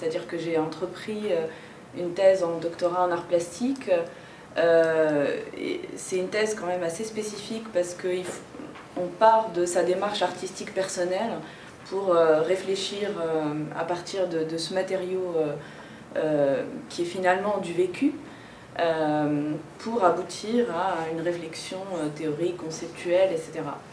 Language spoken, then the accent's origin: French; Tunisia; now in France; Donc moi, je suis tunisienne, j'entreprends ce voyage à Paris pour poursuivre mes études en art plastique.